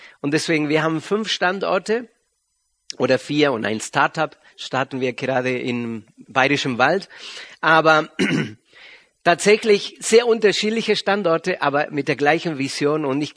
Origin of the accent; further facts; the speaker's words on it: Argentina; German is a second language; now in Germany; Wir kommen ursprünglich aus Argentinien, also wundert euch nicht über meinen Akzent. Wir sind aber schon sehr, sehr lange in Deutschland.